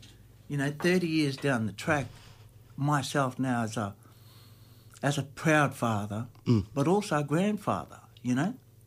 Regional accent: Inala, Queensland, Australia; also born or lived in Rockhampton; Palm Island, through my mother's side, the Fisher side out there, Cherbourg, and raised in Inala, born in Rockhampton. I'm a Queenslander, Murray, Bummer, man

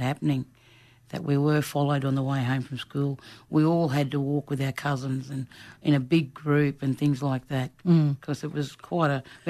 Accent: Dirranbandi, Queensland, Australia; But I think when we grew up in Dirranbandi, because we were always on properties, the eldest ones were all able to go to boarding schools.

